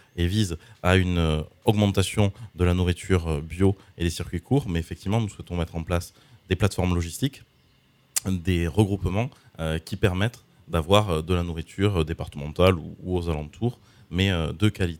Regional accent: Cahors, Occitanie, France; born there; Je suis né à Cahors il y a 36 ans, je suis papa d'un petit garçon

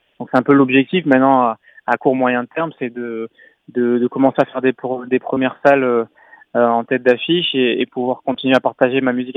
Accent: Toulouse, Occitanie, France; Parce que si on est toulousain, on est aussi très proche.

